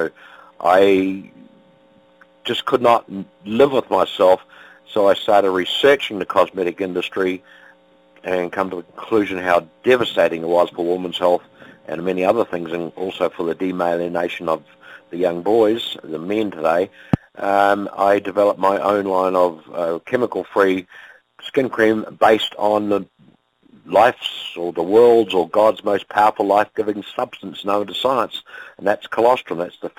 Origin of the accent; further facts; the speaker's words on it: New Zealand; born from Swiss immigrant parents into New Zealand, so my bloodline is 100% Swiss, but a Kiwi through and through, born and raised in New Zealand, in rural agriculture on a farm